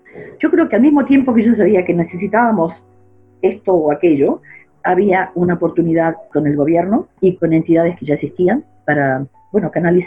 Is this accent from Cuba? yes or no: no; Argentina; now in Australia; yo crecí en Argentina.